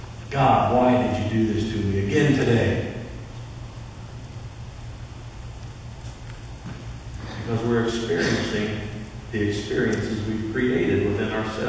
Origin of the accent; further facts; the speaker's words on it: Missouri, United States; Now I'm from the Show Me State.